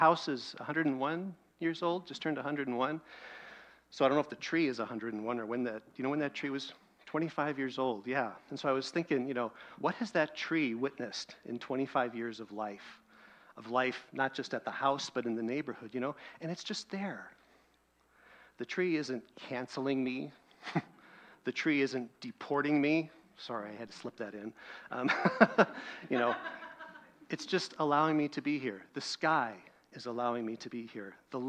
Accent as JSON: {"language": "English", "town": "Seattle", "region": "Washington", "country": "United States", "moved": "as an adult", "said": "You know, I just, hey … I'm here, I'm from Seattle."}